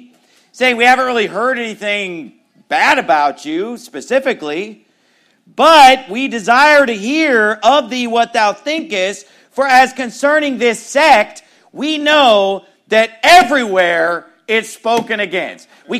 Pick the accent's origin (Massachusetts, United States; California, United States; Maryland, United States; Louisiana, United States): California, United States; Sacramento; it's good to be preaching in my hometown, Sacramento, California, where I was born and raised, to have my family here, lots of old friends.